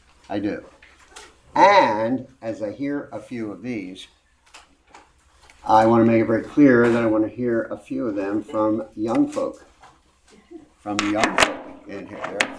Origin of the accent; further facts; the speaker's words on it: Collingswood, New Jersey, United States; now I grew up in South Jersey, of course, in Collingswood, New Jersey.